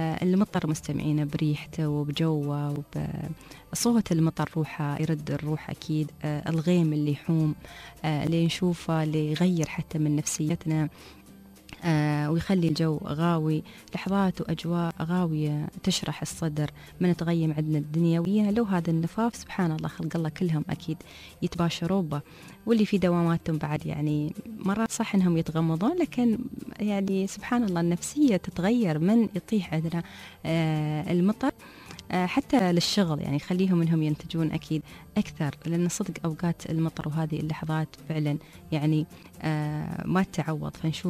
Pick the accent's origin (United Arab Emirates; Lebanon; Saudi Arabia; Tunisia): United Arab Emirates; Abu Dhabi; عندنا في أبوظبي بحيرة الوثب ووايد بعد من البحيرات